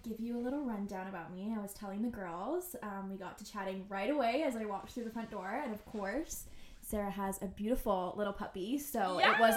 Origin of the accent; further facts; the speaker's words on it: Birmingham, West Midlands, United Kingdom; I was born and raised in England in a little city called Birmingham, or just outside of.